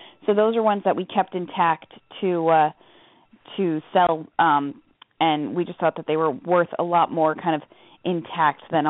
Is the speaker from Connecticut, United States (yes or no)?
yes; Connecticut, United States; Oh, absolutely. I grew up in Connecticut.